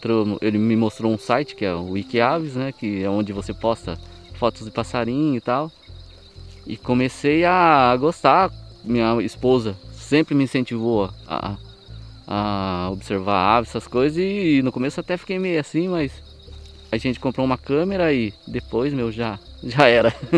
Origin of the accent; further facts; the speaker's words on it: Salesópolis, São Paulo, Brazil; Sou nascido, criado em Salesópolis, o caipira da terra.